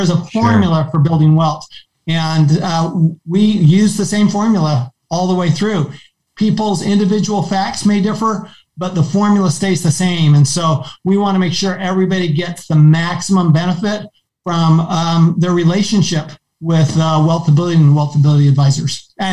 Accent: Arizona, United States; And Kyrsten Sinema from Arizona, my home state, and Joe Manchin from West Virginia are holding the line

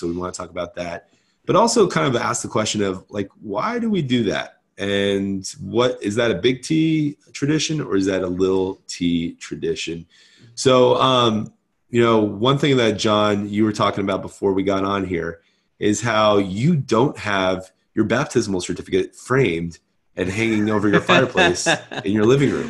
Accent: Jersey; born there; also born or lived in Japan / Hong Kong / New Zealand / United States; I grew up in Japan and Hong Kong and New Zealand and the States. Actually, I take that back. Two different countries, because I was born in Jersey

